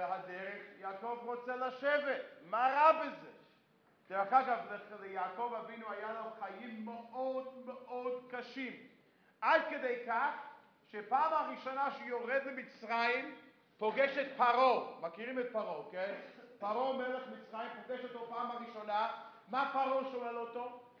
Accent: United States; לא יודע אם שמתם לב, אני בא מארצות הברית. שמתם לב?

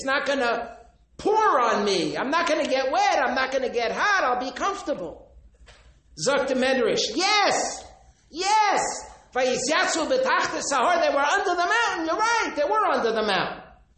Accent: United States; We're American yeshiva bachrim. It's tough. I was born in America. I grew up in America.

